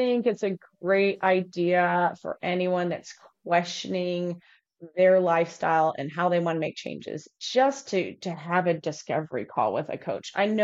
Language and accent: English; Midwest, United States; I remember roller skating in our basement. I grew up in the Midwest